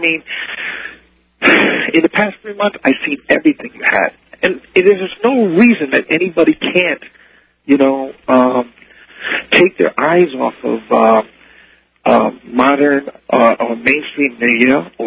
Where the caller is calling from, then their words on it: New York City, New York, United States; Oh, I'm calling from New York City.